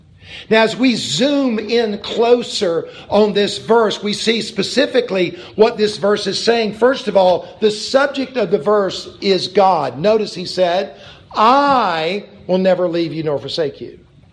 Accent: South Carolina, United States; Well, I'm from South Carolina. There's lots of poisonous snakes here.

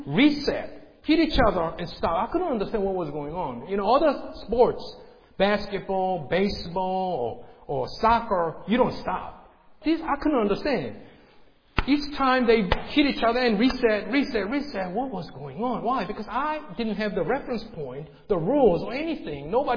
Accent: South Korea; English is a second language; When I was young growing up in Korea, there was a TV channel that was designed for the American forces stationed in Seoul, Korea.

